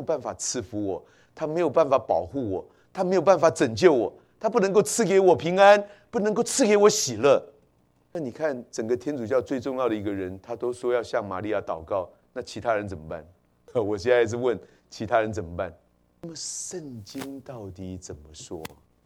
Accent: Taoyuan, Taiwan; 我们如果从国内来或从台湾来的弟兄姐妹都知道，那其实学生要准备联考，我很紧张的

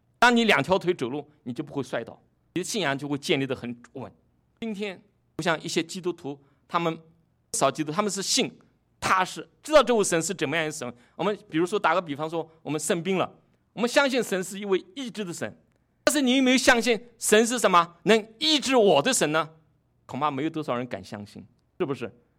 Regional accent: Yangzhou, Jiangsu, China; 他最后是葬在江苏的扬州，是我的家乡扬州那边啊。

